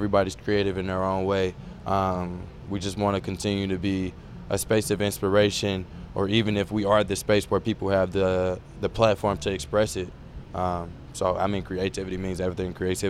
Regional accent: St. Louis, Missouri, United States; and we want to continue to make sure that we're adding to that culture because we're both from St. Louis.

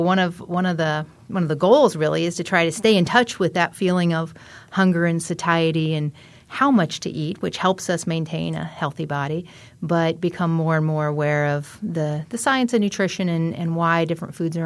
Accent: Iowa, United States; I tend to be a pork lover because I grew up in Iowa.

